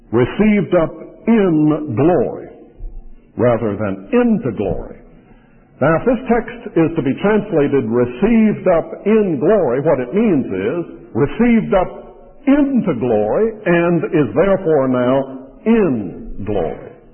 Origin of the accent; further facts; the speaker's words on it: the South, United States; But I'm a Southerner.